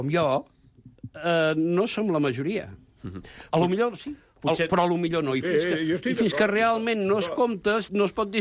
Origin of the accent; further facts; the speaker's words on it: Martorell, Catalonia, Spain; jo em trobo gent al meu poble, a Martorell